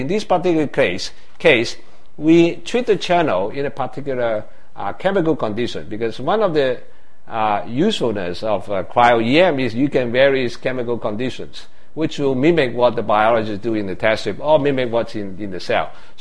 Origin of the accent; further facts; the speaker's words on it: Texas, United States; I consider to be most conservative way, since I come from Texas.